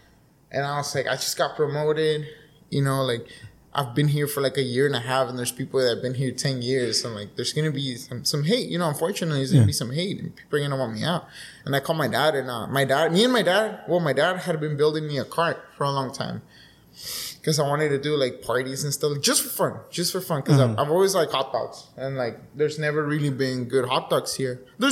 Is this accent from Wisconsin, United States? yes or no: no; Calexico, California, United States; Well, I grew up here in Calexico, well, in the border, you know, some parts of L.A., and you know, graduated from Calexico High, 14.